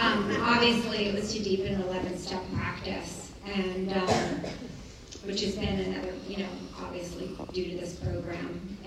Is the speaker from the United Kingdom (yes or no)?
no; New York City, New York, United States; So, as I said, I grew up in New York City